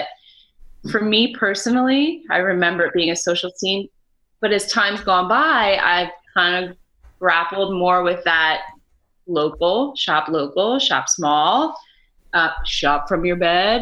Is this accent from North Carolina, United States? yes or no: no; Berkeley Heights, New Jersey, United States; Well, and I'm from New Jersey, so growing up there as a kid, the question of which mall do you go to?